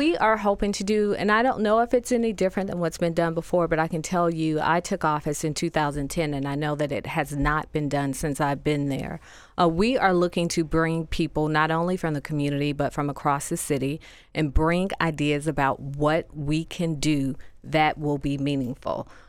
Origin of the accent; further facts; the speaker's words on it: Atlanta, Georgia, United States; So having been born and raised in Atlanta, when I think of Mosley Park, I think of Northwest Atlanta, but some may refer to it as Southwest Atlanta.